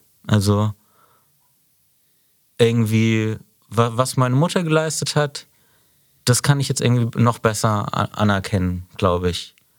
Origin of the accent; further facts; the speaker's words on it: Freiburg, Baden-Württemberg, Germany; now in Berlin, Germany; ich bin aus Freiburg weggezogen, aber ich lebe jetzt auch schon 20 Jahre in Berlin und auch schon sehr lange in der gleichen Wohnung und werde auch nicht ausziehen.